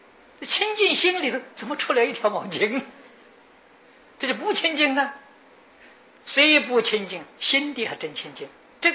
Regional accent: China; 到中国来立刻就实行本土化、现代化，所以我们中国人马上就接受了啊

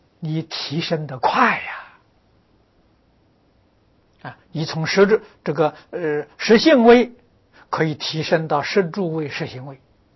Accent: China; 我们中国人常说的尊师重道啊

